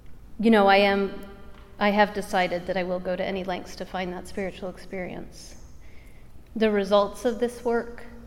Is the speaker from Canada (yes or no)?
no; Ireland; moved away as an adult; now in United States; I was happily escaped from Ireland and ended up working in an Irish travel agency in San Francisco. And the debt that I'd left behind found me across the Atlantic and across the States.